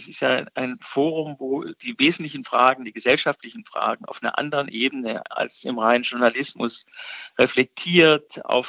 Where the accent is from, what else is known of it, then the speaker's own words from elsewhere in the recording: Stuttgart, Baden-Württemberg, Germany; accent: Swabian; Also für mich auch als Stuttgarter Schwabe